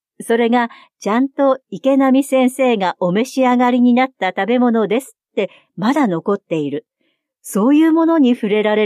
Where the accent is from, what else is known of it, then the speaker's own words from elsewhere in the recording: Taito, Tokyo, Japan; 私はこの台東区で生まれ育ち、台東区の情緒や台東区の文化、そして歴史に触れ、今の人間形成ができていると思っています。